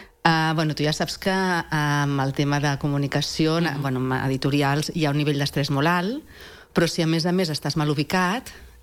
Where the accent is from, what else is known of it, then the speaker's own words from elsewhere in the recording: Tiana, Catalonia, Spain; No, vinc de Tiana.